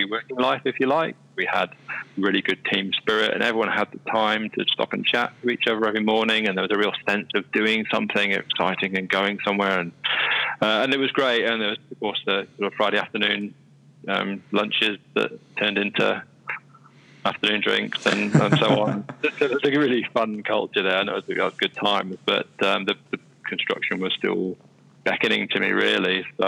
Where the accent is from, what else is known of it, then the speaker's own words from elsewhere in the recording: Isle of Man; So I'd done lots of sailing while I was growing up in the Isle of Man. That was my main sport.